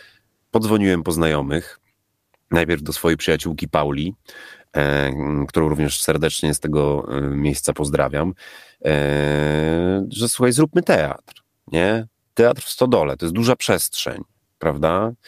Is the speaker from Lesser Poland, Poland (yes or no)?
no; Lublin Voivodeship, Poland; wróciłem na lubelskie ziemie, bo stąd pochodzę, z niezbyt dużymi oszczędnościami.